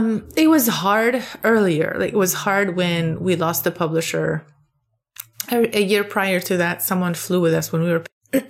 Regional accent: Lebanon; I grew up in Lebanon. This is like almost always how people expect things from women.

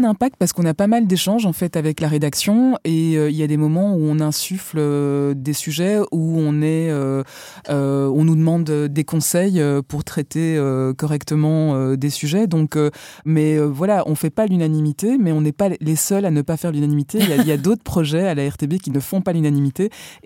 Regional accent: Flanders, Belgium; born there; Je suis née en Flandre, en plus.

